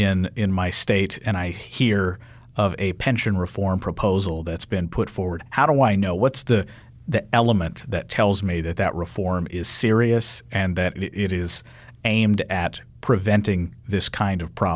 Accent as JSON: {"language": "English", "region": "Kentucky", "country": "United States", "said": "Perhaps I'm biased because I'm from Kentucky, so that's the plan I am most familiar with."}